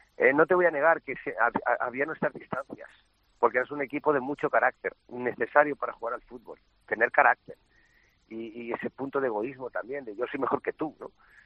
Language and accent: Spanish; Valencia, Valencian Community, Spain; de aquí en Valencia